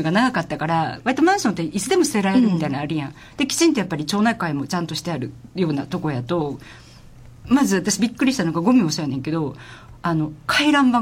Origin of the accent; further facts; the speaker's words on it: Osaka, Japan; now in Kyoto, Japan; 実は本当に二十数年ぶりに関西に戻ってきていて、私は実は、大阪出身なんで違うんですが、京都に本当に久しぶりに住んだって形ですよね。